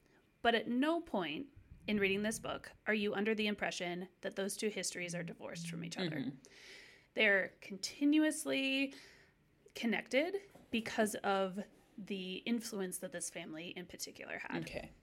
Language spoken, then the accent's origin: English; Ohio, United States; Growing up in Ohio, I felt like this was something that people were always a little bit talking about.